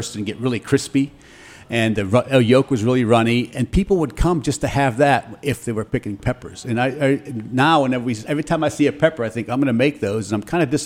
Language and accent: English; McKeesport, Pennsylvania, United States; I started cooking in my hometown of McKeesport, just outside of Pittsburgh.